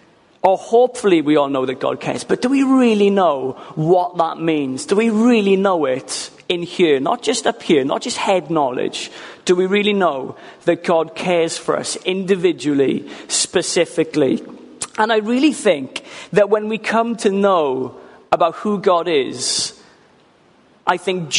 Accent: Ammanford, Wales, United Kingdom; now in Pontypridd, United Kingdom; I'm 32 years old. I'm from Armanford originally. And now I'm living in Pontypridd, the great land

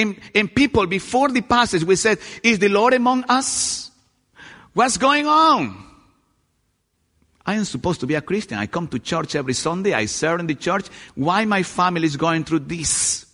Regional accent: Guayaquil, Guayas, Ecuador; English is a second language; I was born in Ecuador. Ecuador is the country I come from. Guayaquil is the city where I live. I grew up in a Baptist setting. My father is still a Baptist minister in Guayaquil.

